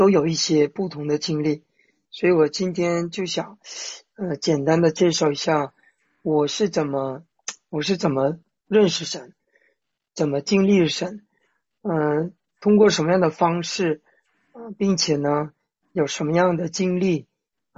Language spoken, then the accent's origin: Chinese; China; now in Jeju, South Korea; 刚才有位姊妹介绍我是来自于大陆，那我现在目前呢是住在韩国济州岛，美丽的一个城市啊，也不能叫城市，也叫岛吧